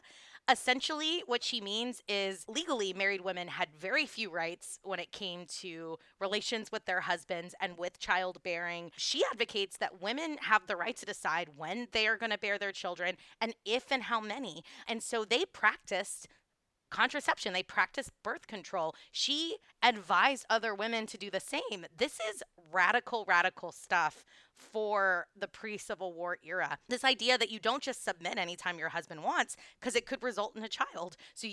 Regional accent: the South, United States; I say as a Southerner through and through.

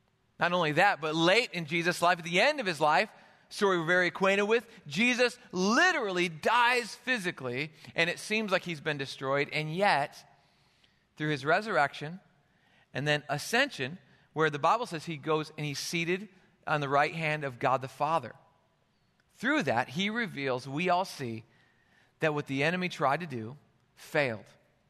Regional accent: Michigan, United States; accent: Michigan; I'm a Michigan boy, and so it's very hard for me not to say dragon. That's my natural accent

